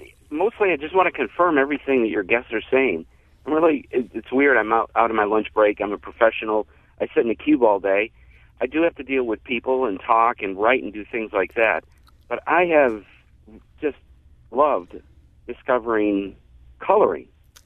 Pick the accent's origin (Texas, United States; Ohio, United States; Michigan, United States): Michigan, United States; Detroit; And I'm from Detroit, from the Art Institute.